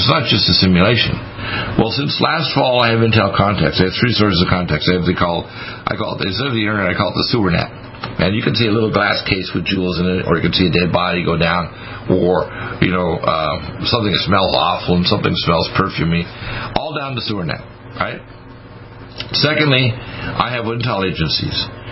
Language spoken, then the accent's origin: English; Detroit, Michigan, United States; born there; also born or lived in Dartmouth, Nova Scotia; from my school in Dartmouth, Nova Scotia, because I'm an American born in Detroit